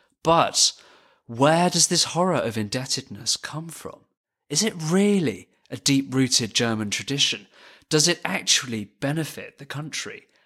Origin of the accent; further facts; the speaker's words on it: United Kingdom; And as a British person, this really reminds me of Margaret Thatcher